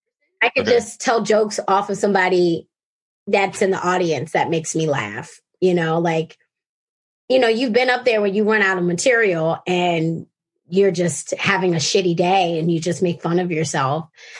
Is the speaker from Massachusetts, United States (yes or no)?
no; Baltimore, Maryland, United States; I grew up in Baltimore City.